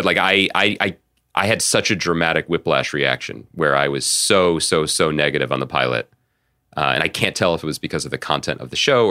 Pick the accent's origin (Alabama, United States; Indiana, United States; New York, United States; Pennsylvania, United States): Pennsylvania, United States; Philadelphia; But I'm a huge fan of the pod and I'm from Philly.